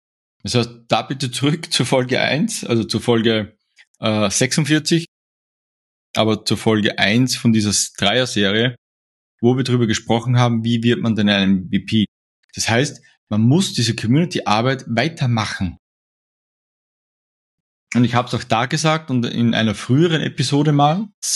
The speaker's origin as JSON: {"language": "German", "country": "Austria", "said": "wie man bei uns in Österreich sagt."}